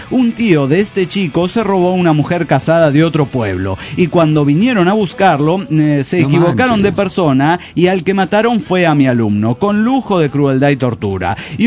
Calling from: Morelia, Michoacán, Mexico; de Morelia, Michoacán.

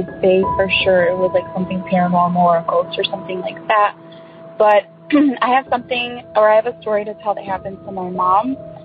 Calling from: Chicago, Illinois, United States; I'm calling from Chicago, or like the Chicago area.

